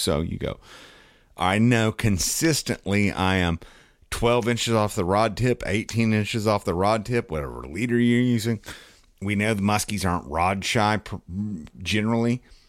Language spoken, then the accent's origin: English; West Virginia, United States; because growing up in West Virginia, we fish the Mud River and we fish Cave Run.